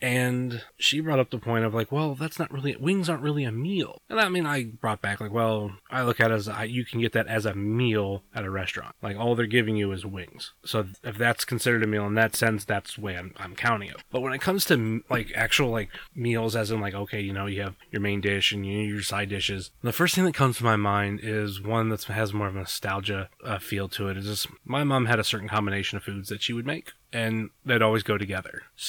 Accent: Rootstown, Ohio, United States; One town over is my hometown, town that I grew up in, Rootstown, R-O-O-T-S-T-O-W-N.

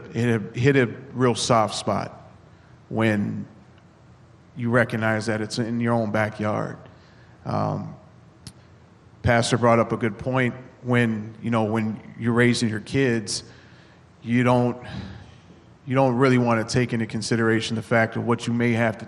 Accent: Minneapolis, Minnesota, United States; I've learned over time and growing up in Minneapolis that when you get pulled over

